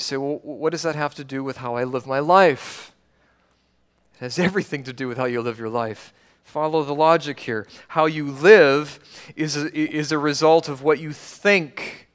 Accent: Canada; I can sincerely believe that I'm not a Canadian. But I am, whether you or I like it or not. I have proof. I have witnesses.

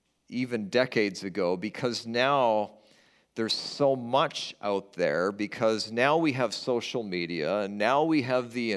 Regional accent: West Coast, United States; now in Michigan, United States; Where I grew up on the West Coast, there's a lot of rain and there is a lot of forest

